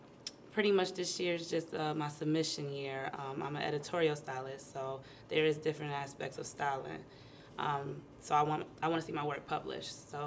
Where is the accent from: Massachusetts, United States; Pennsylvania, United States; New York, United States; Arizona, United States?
New York, United States; Buffalo; I grew up in Buffalo. I can't be going to another place and it's the same damn thing.